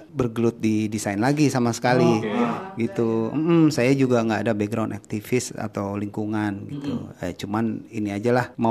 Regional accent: Kalimantan, Indonesia; Terus saya kan kebetulan dari Kalimantan asalnya.

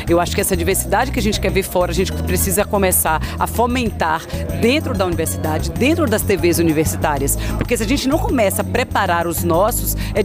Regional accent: Salobrinho, Bahia, Brazil; cria do Salobrinho. Foi lá que eu nasci mesmo, porque eu nasci dentro de casa, no Salobrinho ali.

